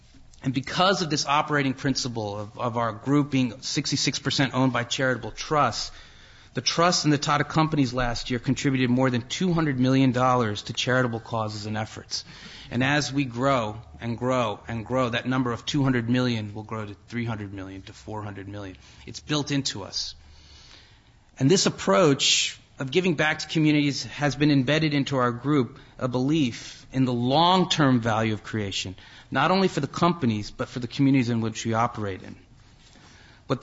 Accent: New Jersey, United States; Look, I'm from Jersey.

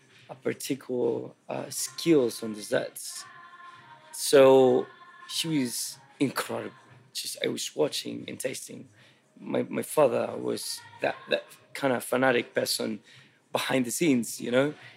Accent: Santiago, Santiago Metropolitan Region, Chile; I grew up in Santiago in the capital, but I was spending all my summers in the countryside, which is, I don't know, an hour away from a city with my grandmother.

